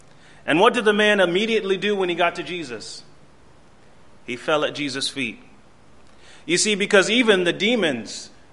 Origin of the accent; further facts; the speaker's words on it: Bradenton, Florida, United States; born there; I was born in Manatee Memorial Hospital in Bradenton, Florida, so I'm quite a bit a ways from home.